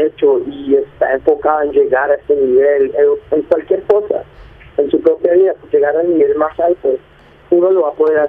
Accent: United States; born there; also born or lived in Colombia; Sí, yo nací en Estados Unidos. Mi mamá y mi papá son colombianos. Yo fui a vivir a Colombia, después volví aquí, he estado viviendo aquí ya por bastantes años

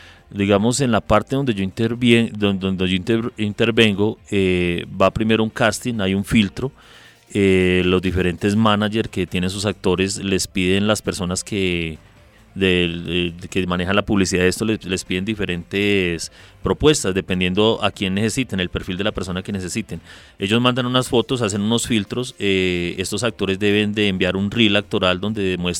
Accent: Espinal, Tolima, Colombia; now in Soacha, Colombia; Soy vivo en el municipio de Soacha orgullosamente y también orgullosamente soy del departamento del Tolima, del municipio del Espinal.

